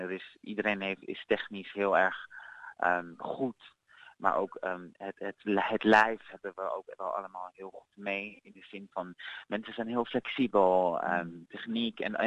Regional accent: Amsterdam, North Holland, Netherlands; also born or lived in Suriname; Ik ben ook zeg maar van Surinaamse afkomst, maar ook Nederlandse afkomst. En ik ben in Suriname geboren en toen ik 2,5 was, ben ik naar mijn moeder naar Amsterdam verhuisd. En daar opgegroeid

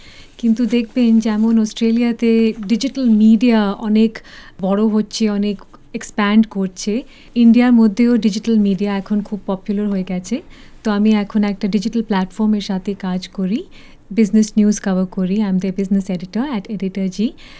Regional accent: Kolkata, West Bengal, India; আসলে আমি কলকাতার লোক, কিন্তু কলকাতায় কোনো দিন থাকিনি, কেননা আমার বাবা আমিতে ছিলেন, তো যেমন হয় দু বছর এদিকে দু বছর ওদিকে।

